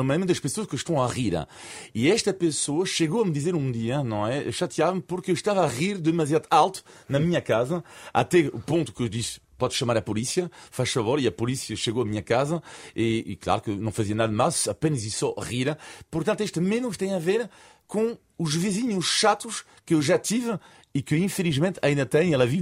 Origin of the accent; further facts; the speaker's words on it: France; Portuguese is a second language; Talvez porque eu sou francês